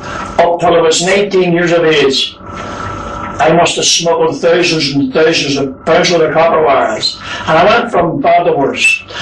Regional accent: Northern Ireland, United Kingdom; born there; I was born in Fraser Street off the Newnards Road on the 13th of January 1920.

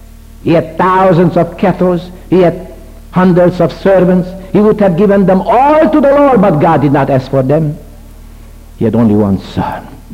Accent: Romania; In my hometown in Romania, I call it a town, but it's a city of 320,000 people.

